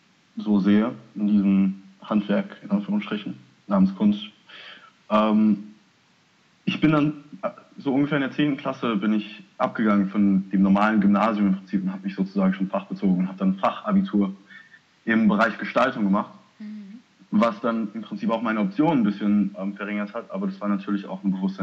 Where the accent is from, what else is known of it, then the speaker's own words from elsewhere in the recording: Haiti; German is a second language; now in Germany; Ich komme ursprünglich aus Haiti. Bin seit 2005 in Deutschland und studiere inzwischen an der HfG in Offenbach.